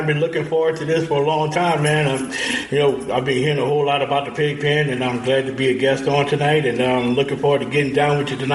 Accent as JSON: {"language": "English", "region": "Louisiana", "country": "United States", "tie": "born or raised there", "said": "I used to be a sports writer for a daily newspaper back in my home state of Louisiana."}